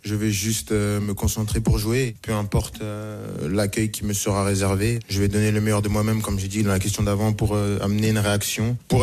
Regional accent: Paris, Île-de-France, France; Mais même quand je viens en tant que Parisien, c'est cool.

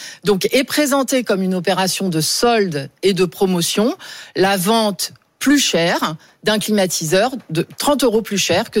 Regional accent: Nouvelle-Aquitaine, France; Moi, je viens du département des Deux-Sèvres

